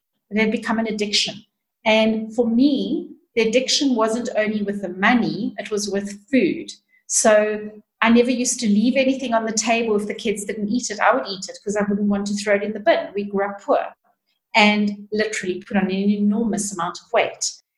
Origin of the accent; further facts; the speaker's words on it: South Africa; I grew up in South Africa, and we grew up poor.